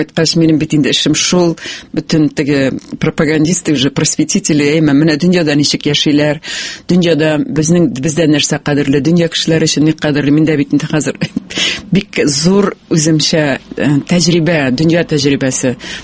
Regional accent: Kyshlau-Yelga, Bashkortostan, Russia

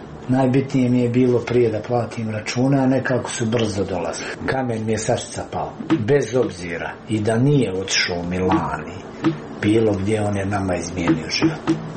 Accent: Bosnia & Herzegovina; born there; Ljudi, ja sam rođen u Bosni i Hercegovini, to je moja zemlja, meni je niko ne može oduzeti.

